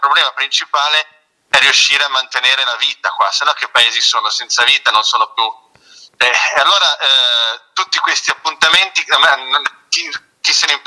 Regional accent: Genoa, Liguria, Italy; Quello che da genovese, noi genovesi purtroppo siamo ormai diventati vaccinati quasi alle disgrazie

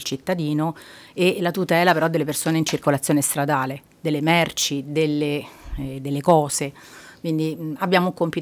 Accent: Rome, Lazio, Italy; also born or lived in Dolomites; Poi sono tornata in Lombardia, a Pavia, e poi mi sono avvicinata a casa, perché comunque sono originaria di Roma, e sono andata a Terni.

